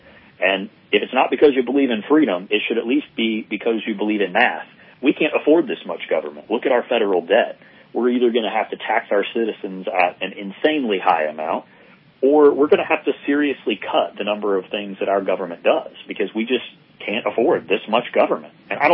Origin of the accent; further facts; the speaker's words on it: Florida, United States; Yeah, I grew up in Florida, and most people, they develop this image of palm trees and the beach, but the part of Florida I grew up in, we jokingly call Lower Alabama in North Florida.